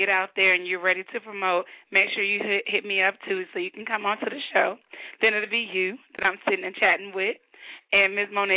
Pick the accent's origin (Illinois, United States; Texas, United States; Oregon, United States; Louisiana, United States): Illinois, United States; Chicago; That's where I'm from, baby. That's my hometown. Southside, born and raised.